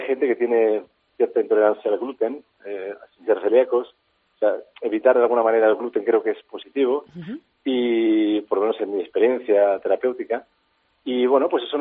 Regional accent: Spain; A mí me gusta mucho el pan, además como español, pues... No podemos, parece que no podemos estar sin pan.

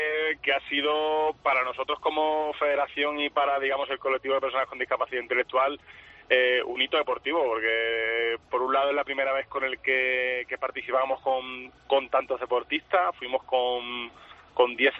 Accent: Cádiz, Andalusia, Spain; Iba dirección Cádiz, que es de donde yo soy.

